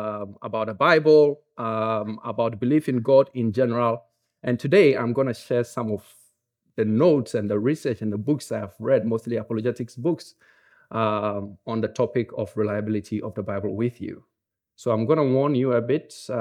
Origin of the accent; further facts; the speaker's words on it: Ghana; accent: Ghanaian English; I would like to apologize for my Ghanaian English accent.